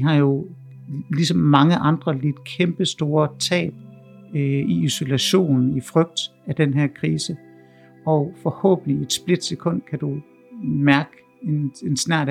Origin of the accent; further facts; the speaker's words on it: Store Sjørup, Central Denmark Region, Denmark; der hvor jeg kommer fra, Store Sjørup. Som man måske kan fornemme, det er ude på landet, det er ude på Djursland i Jylland. Og der er jeg opvokset i et kollektiv i den her lille bitte landsby, hvor der ikke bor mere end 100 mennesker.